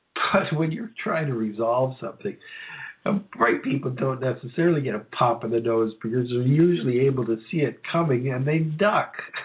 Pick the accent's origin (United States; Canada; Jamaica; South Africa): Canada; Being Canadian, you're part of, you know, this experience of the vastness of the country.